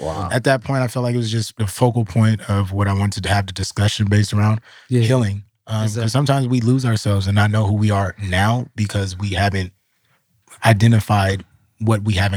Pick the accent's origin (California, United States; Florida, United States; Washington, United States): California, United States; Pittsburg; I'm from Pittsburgh, California.